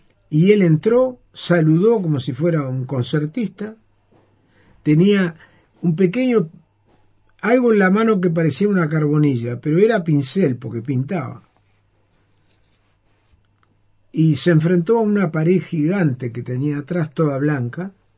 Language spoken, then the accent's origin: Spanish; Montevideo, Uruguay; Porque le dije, soy de Uruguay. ¿De qué ciudad? Montevideo.